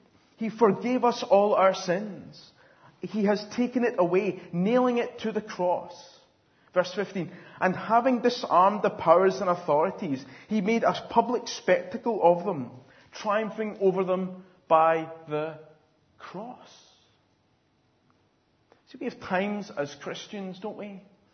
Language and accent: English; Scotland, United Kingdom; Now, as a Scotsman, it pains me to bring that up, to be honest.